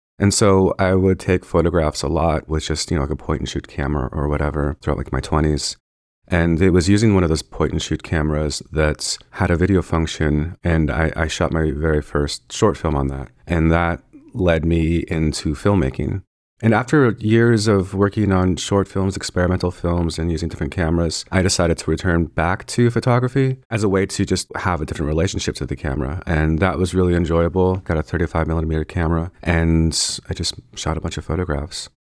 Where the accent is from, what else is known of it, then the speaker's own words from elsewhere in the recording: Washington, United States; born there; But I was born in Washington State, and it was that being born in Washington in tribal homelands that weren't my own